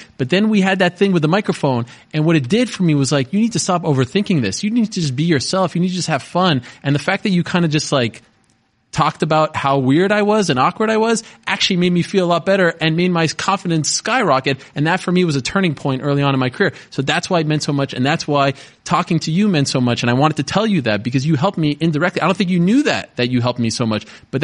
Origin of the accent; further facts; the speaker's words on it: Canada; Cara, sorry, I'm Canadian.